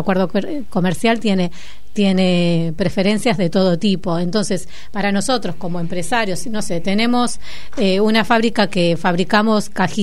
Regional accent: Argentina; Yo creo que acá, como argentinos, y logramos exportar

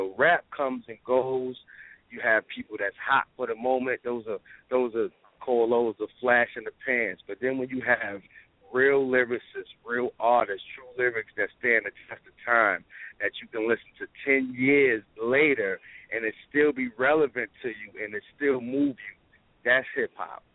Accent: Queens, New York, United States; I'm from South Jamaica, Queens, so my upbringing was hip-hop

